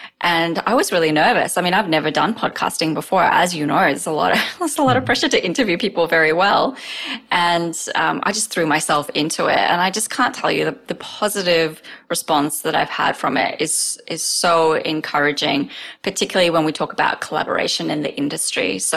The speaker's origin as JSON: {"language": "English", "country": "Australia", "said": "And then the other one that I will say is, I'm from Australia."}